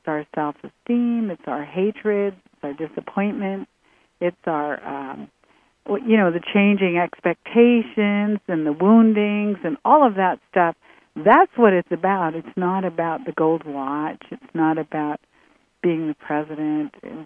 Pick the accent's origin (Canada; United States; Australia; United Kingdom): Canada; I'm Canadian, not American